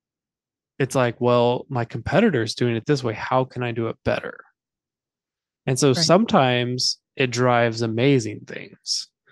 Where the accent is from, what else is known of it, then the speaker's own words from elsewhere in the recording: United States; I'm American, so I know it's an American culture.